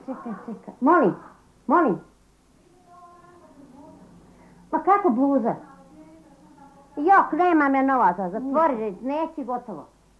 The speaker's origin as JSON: {"language": "Serbian", "town": "Mrkonjić Grad", "region": "Republika Srpska", "country": "Bosnia & Herzegovina", "said": "Pa iz... Eto kažem, pa Mrkonjića sam"}